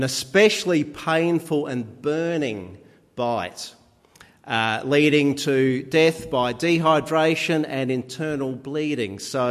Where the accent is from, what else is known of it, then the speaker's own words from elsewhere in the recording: Minlaton, South Australia, Australia; I grew up at Minleton on York Peninsula, and we had a local character by the name of Jeff Cook.